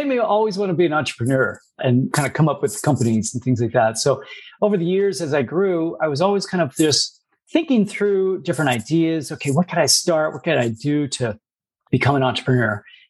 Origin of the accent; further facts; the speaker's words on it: Ohio, United States; So for me, growing up in Ohio, a lot of my life has just been really about, my mother was a networker.